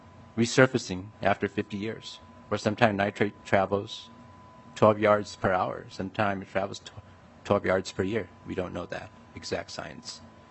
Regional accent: Minnesota, United States; as a farmer and a former rancher, as a Minnesotan

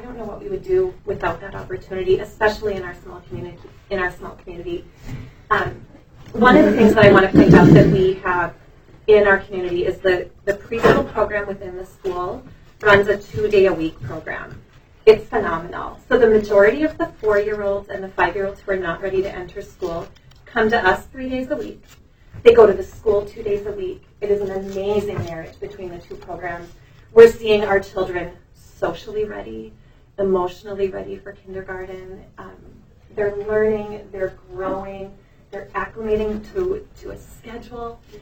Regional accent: Ada, Minnesota, United States; I am from Ada, Minnesota, and I did family child care for 16 years.

